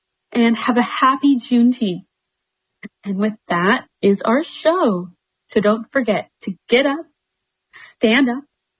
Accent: Bradenton, Florida, United States; I grew up in Bradenton.

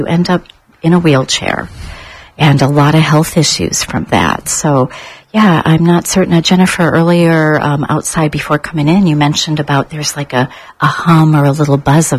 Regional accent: Wisconsin, United States; I follow a group from my home state of Wisconsin who's actively trying to resist having

